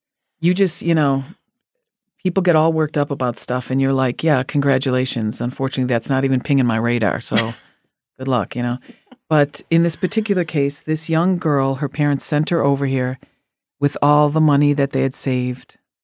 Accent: Chicago, Illinois, United States; one of the kids I grew up with in Chicago

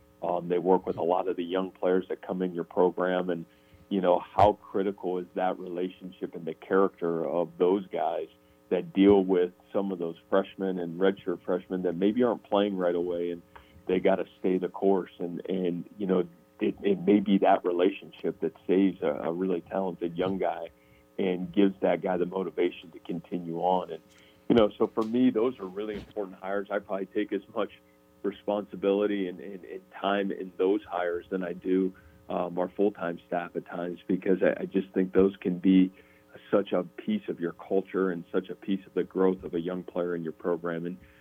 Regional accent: Massillon, Ohio, United States; And Jeff's from my hometown, Massillon, Ohio

